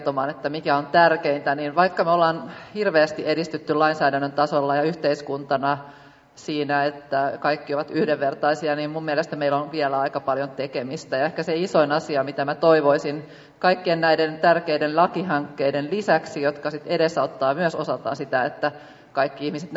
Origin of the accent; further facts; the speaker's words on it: Vantaa, Uusimaa, Finland; Mä olen Vantaalta.